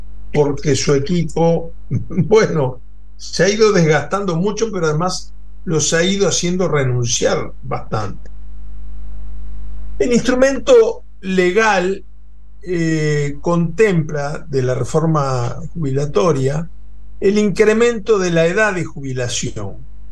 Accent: Uruguay; ayer viendo la televisión me llevé algunas sorpresas, incluso como uruguayo, se los quiero decir con mucha franqueza.

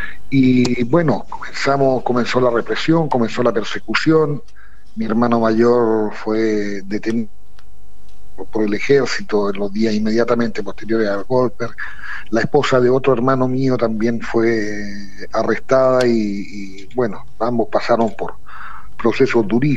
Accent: Chile; born there; voy a empezar por decir que yo nací en Chile. Yo soy un ciudadano chileno.

